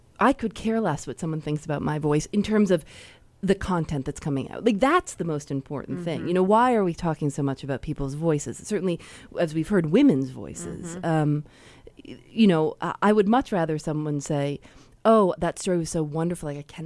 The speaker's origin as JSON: {"language": "English", "town": "Chicago", "region": "Illinois", "country": "United States", "said": "a lot of times people will say, are you from another country? I'm from Chicago."}